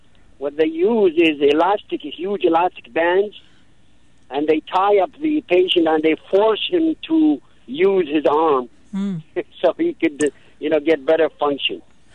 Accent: Iraq; now in Philadelphia, United States; I'm a pediatrician from Iraq

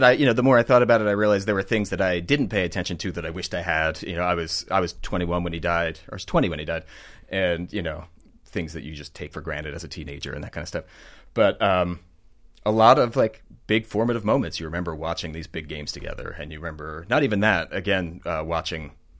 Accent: Philadelphia, Pennsylvania, United States; Yeah, I grew up in Roxborough, row home there.

